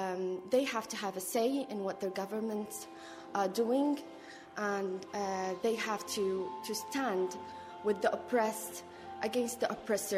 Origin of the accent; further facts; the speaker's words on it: Jabalia, Gaza Strip, Palestine; I'm a Palestinian from Gaza, born and raised in Jabalia refugee camp.